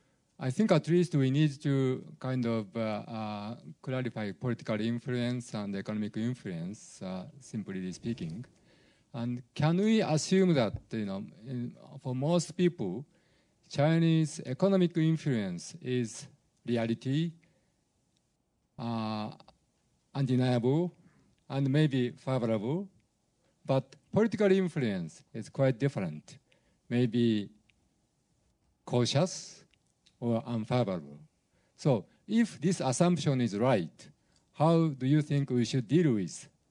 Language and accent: English; Japan; English is a second language; now in United States; I'm from Keidan, USA, from Japan.